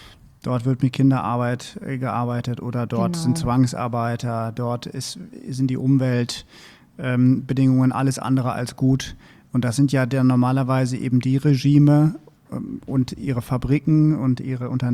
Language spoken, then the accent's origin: German; Düsseldorf, North Rhine-Westphalia, Germany; Also ich komme ja aus Düsseldorf